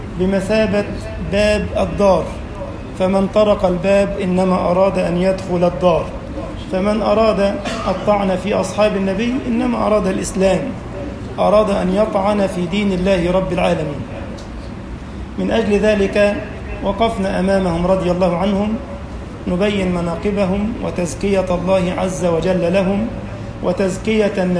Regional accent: Egypt

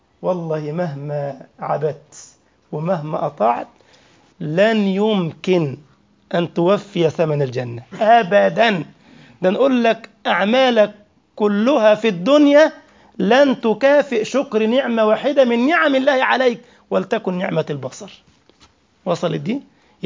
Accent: Egypt; الشيخ محمد راجل ثري من الأعيان عندنا في مصر

